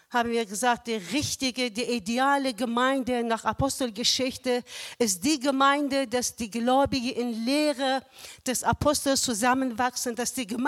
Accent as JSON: {"language": "German", "country": "Iran", "tie": "born or raised there", "second_language": "German", "said": "Ja, ich komme gebürtig aus dem Iran, na, aber nicht mit islamischem Hintergrund, sondern da bin ich auch im christlichen Elternhaus geboren und aufgewachsen."}